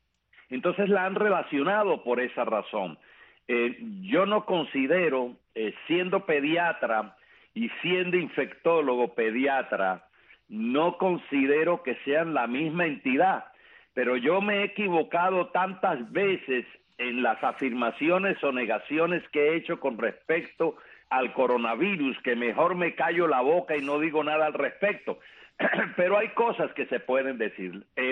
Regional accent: Cuba; mis compatriotas cubanos y a mi tierra

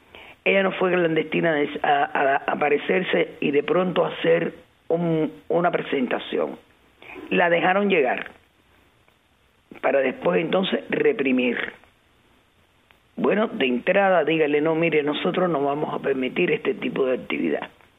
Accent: Cuba; quienes tenemos que ocuparnos somos los cubanos. Los de adentro y los de afuera.

